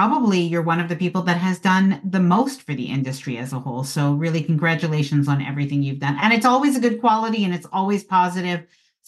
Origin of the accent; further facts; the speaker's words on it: Montreal, Quebec, Canada; And because I'm from Montreal and Quebec, I watched the funeral.